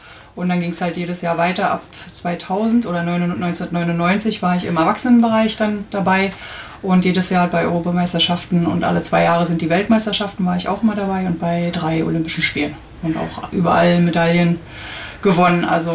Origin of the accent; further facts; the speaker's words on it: Berlin, Germany; Ich bin im Ostteil der Stadt Berlin groß geworden